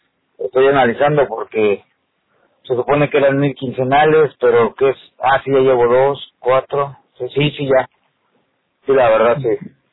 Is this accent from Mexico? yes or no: yes; Mexico; No, es que pues me vine de México y pues allá en mi RFC sí, eso ahorita pega.